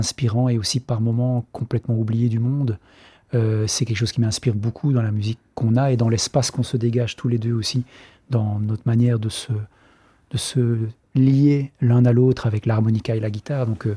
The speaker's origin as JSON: {"language": "French", "country": "Belgium", "said": "je suis belge. J'adore la France. Des racines normandes aussi, donc on est régulièrement avec la famille en Normandie"}